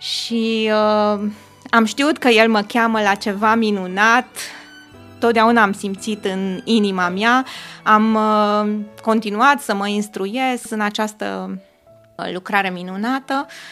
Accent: Arad, Arad County, Romania; born there; Da, m-am născut în Arad, într-o familie de credincioși, am mers de mică la biserică

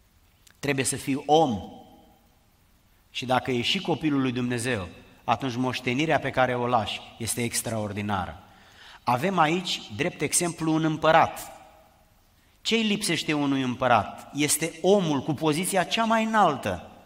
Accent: Romania; born there; Dar luând de pildă țara noastră unde ne-am născut în România, exista o cultură foarte bine definită pentru că nu era mixată cu alte etnii.

